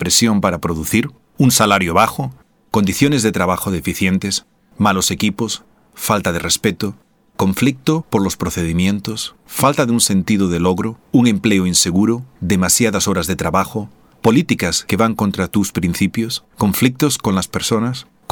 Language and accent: Spanish; Spain; de España y te traigo una meditación